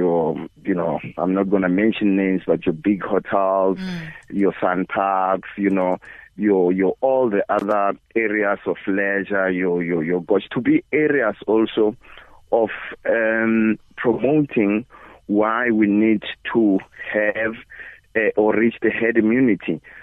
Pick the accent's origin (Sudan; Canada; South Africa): South Africa; Bushbuckridge, Mpumalanga; born there; because I was born in Bush Buckridge, which is really, you know, neighboring with Kruger National Park.